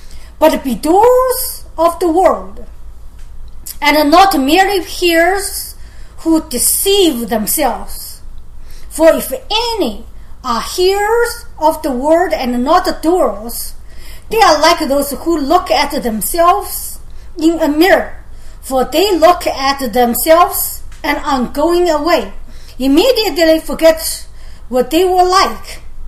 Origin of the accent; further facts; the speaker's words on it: China; moved away as an adult; When I came here from China, I was an unbeliever. And we come here, and all I have is 4 suitcases.